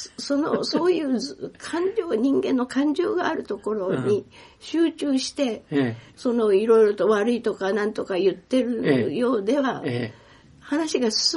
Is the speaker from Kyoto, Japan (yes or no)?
yes; Kyoto, Japan; 私はあの京都で育ってますから